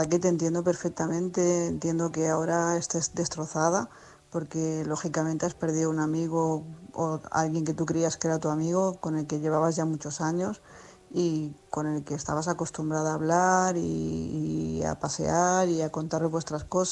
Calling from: Tarragona, Catalonia, Spain; corresponsal de Tarragona.

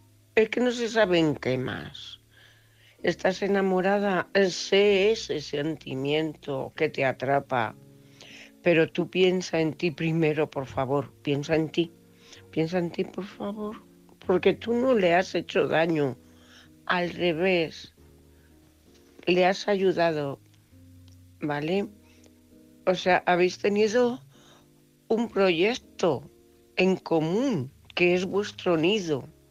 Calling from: Cuenca, Castilla-La Mancha, Spain; de Cuenca, corresponsal.

